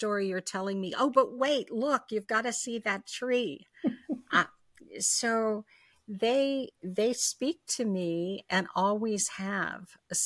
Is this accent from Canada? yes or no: no; Kansas, United States; I grew up loving trees, and I often say because I grew up in Kansas, there were so few that I had to really love the ones that I was with, you know?